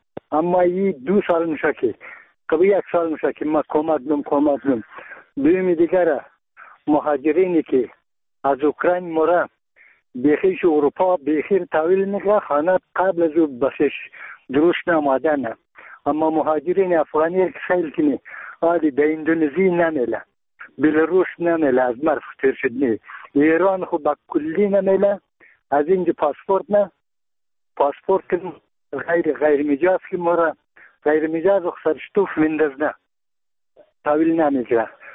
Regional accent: Bamyan, Afghanistan; ما یک تن از بامیانیم.

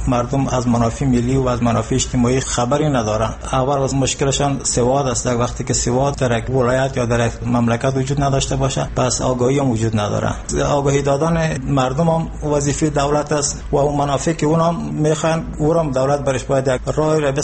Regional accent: Afghanistan; یکی از کارمندان اداری دولت هستم. ولایت ما خوست است.

